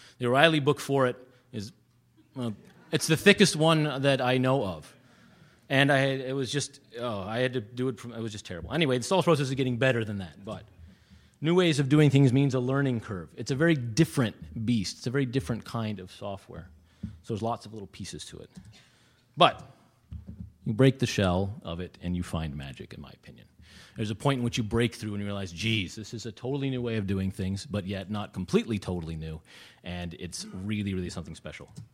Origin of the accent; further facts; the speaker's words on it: United States; now in Canada; I am an American and living in Canada